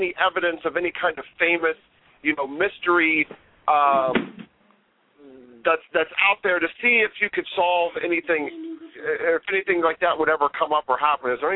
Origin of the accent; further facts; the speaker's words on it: Ohio, United States; And I grew up in Ohio as a Steeler fan back in the 70s.